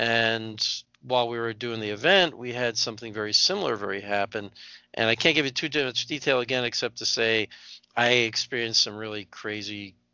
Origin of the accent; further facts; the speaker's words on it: Rensselaer, New York, United States; I'm from Rensselaer, New York, and that's why it's named that.